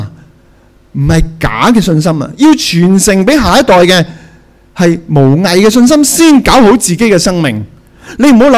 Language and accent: Cantonese; Hong Kong; 过去咧我哋以为只要我哋香港人吓默默耕耘，我哋就会揾到工作